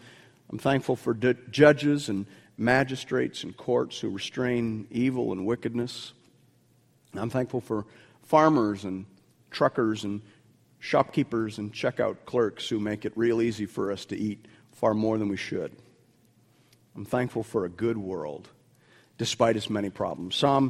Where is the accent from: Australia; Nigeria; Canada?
Canada; we're Canadian